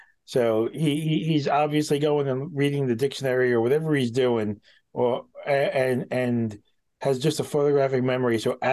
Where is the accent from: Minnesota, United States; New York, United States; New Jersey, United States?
New York, United States; I have failed as a New Yorker.